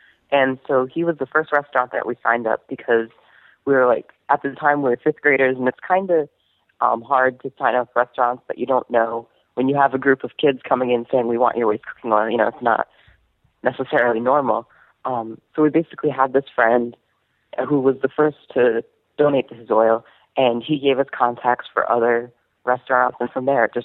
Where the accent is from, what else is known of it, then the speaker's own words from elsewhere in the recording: Rhode Island, United States; I'm from Rhode Island.